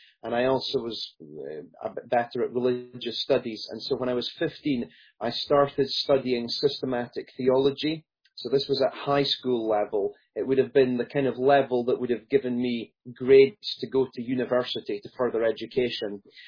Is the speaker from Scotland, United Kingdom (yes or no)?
yes; Peterhead, Scotland, United Kingdom; accent: Scottish; also born or lived in Aberdeen; I was born in Aberdeen, and then I grew up in a town north of there called Peterhead. And though I sound very Scottish